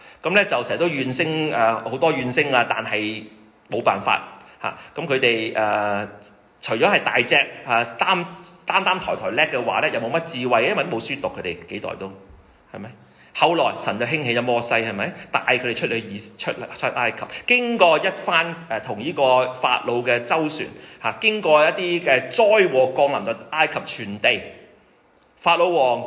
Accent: China; 我们中国人传统都是好心好报，恶有恶报

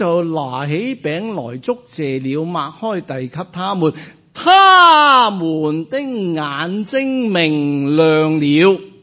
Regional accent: China; 即我们中国人都是这样的，成日都叫人留下吃餐饭的。

